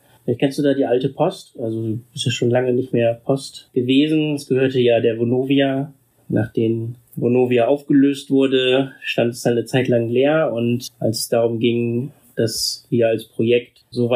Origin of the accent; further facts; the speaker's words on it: Bremen, Germany; ich bin 1972 in Bremen geboren und bin in so einer ziemlich kaputten Familie aufgewachsen